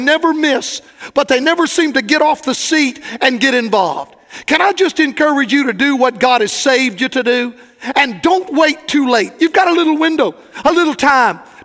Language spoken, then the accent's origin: English; Florida, United States; I was preaching in my home state of Florida.